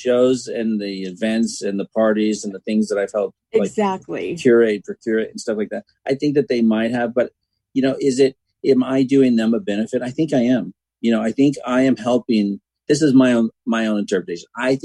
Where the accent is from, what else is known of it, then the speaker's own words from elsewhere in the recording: Texas, United States; I grew up in Texas. I'm Southern. And I mean, they don't necessarily call that Southern because it's not Georgia or whatever